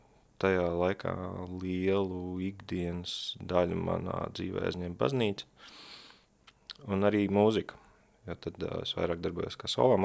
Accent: Cēsis, Cēsis Municipality, Latvia; Esmu no Cēsīm, jā.

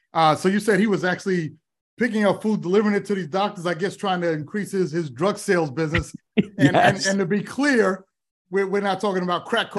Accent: New York City, New York, United States; I grew up in New York City

